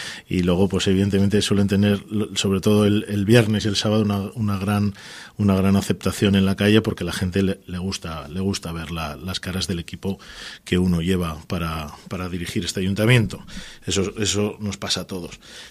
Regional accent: Laredo, Cantabria, Spain; Somos de Laredo todos nos conocemos y, bueno, a los que, buenos días a todos los oyentes de Radio Laredo, pero yo calculo que la gran mayoría, pues bueno, no me conoce, pues bueno, porque he nacido aquí

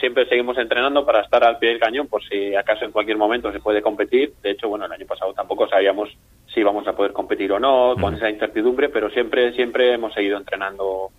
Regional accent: Piélagos, Cantabria, Spain; yo vengo de la zona de Piélagos. De niño corría en el atletismo Piélagos.

